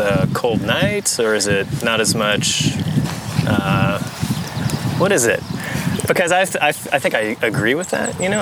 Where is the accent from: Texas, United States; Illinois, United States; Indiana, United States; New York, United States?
Indiana, United States; I grew up in Indiana and I felt like the apples were always super flavorful up there